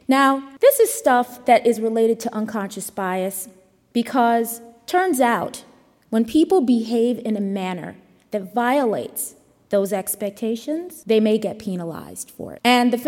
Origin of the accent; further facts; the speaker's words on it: New York, United States; when I was growing up in New York